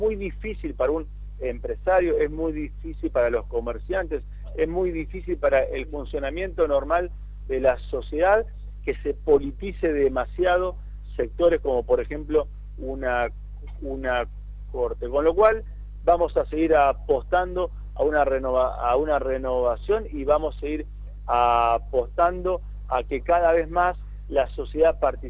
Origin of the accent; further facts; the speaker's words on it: Argentina; empezar como argentinos